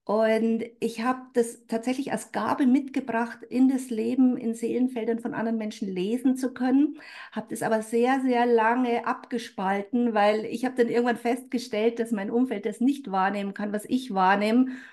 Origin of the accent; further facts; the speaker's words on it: Bad Aibling, Bavaria, Germany; Ich bin aufgewachsen in Bad Aibling bei Rosenheim im schönen Oberbayern